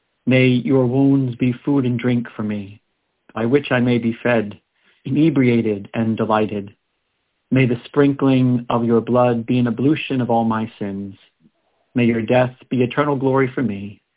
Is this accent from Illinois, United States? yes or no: no; Staten Island, New York, United States; I grew up on Staten Island here in New York